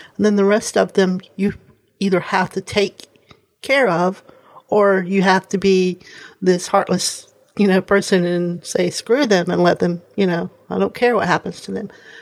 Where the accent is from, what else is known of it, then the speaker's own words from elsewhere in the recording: United States; But as an American, I'm totally in some more of someone like Amazon's camp